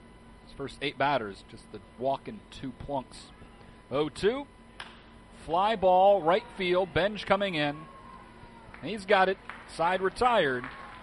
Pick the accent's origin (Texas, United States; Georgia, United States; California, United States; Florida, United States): Georgia, United States; I'm from Georgia, so we're going to say pecan.